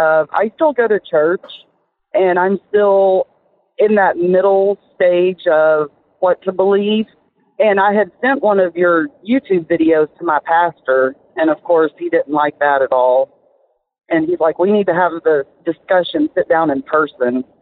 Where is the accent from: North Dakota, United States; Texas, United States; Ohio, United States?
Texas, United States; I grew up strict Southern Baptist. I'm from Texas, down by Houston, so strict Southern Baptist.